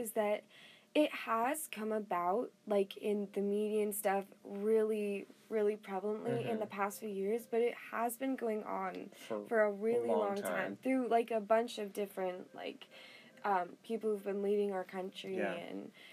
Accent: United States; Like, I was born and raised in America. I speak fluent English, obviously.

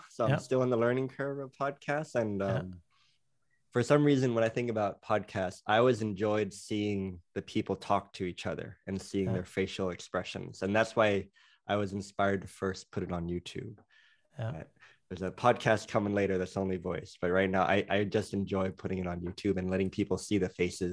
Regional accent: Thailand; So I was born and raised in Thailand. I'm half American. So my father is American and my mother is Thai.

